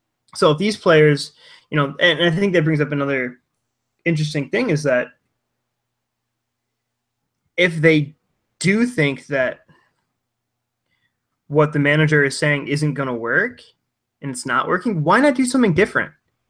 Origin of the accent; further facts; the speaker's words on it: Buffalo, New York, United States; I'm from Buffalo. Like we live and breathe hockey up here. Basically, we're Canada.